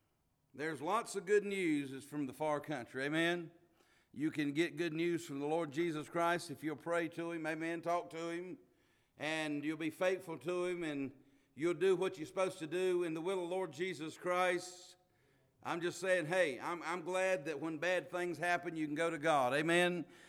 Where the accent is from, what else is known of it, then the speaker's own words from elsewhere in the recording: North Carolina, United States; I am from North Carolina, and been coming up upstate New York for about 6 years now.